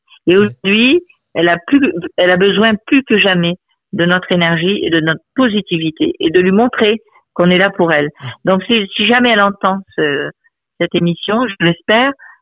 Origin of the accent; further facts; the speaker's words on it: France; elle a commencé très tôt jeune, hein, chez nous en France.